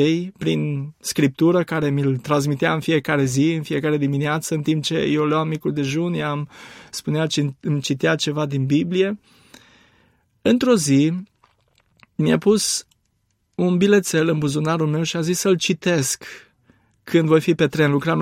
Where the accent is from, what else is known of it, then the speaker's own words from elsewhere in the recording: Alba Iulia, Alba County, Romania; m-a adus din nou în Alba Iulia, orașul meu natal.